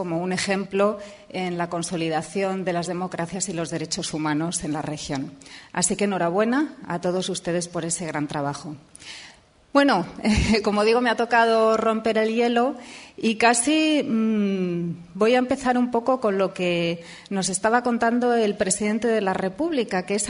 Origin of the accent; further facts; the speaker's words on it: Spain; una institución que en mi país, en España, está consolidada ya desde el siglo XVIII